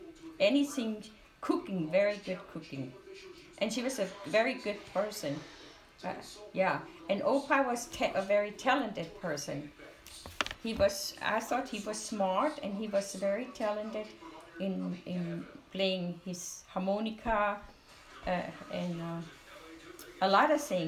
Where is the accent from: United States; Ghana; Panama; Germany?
Germany; Heilbronn, Baden-Württemberg; English is a second language; I grew up in Germany, more west of, southwest of Germany, in Heilbronn. I was born in Heilbronn.